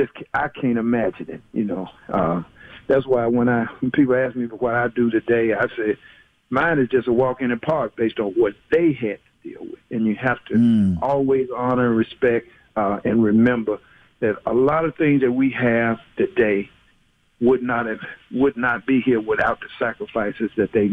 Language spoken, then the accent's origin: English; Memphis, Tennessee, United States; I'm from Memphis, but my folks from Intervena, Mississippi